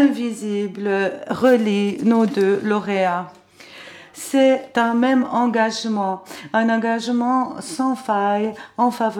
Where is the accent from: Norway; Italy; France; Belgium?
Norway; moi je viens de Norvège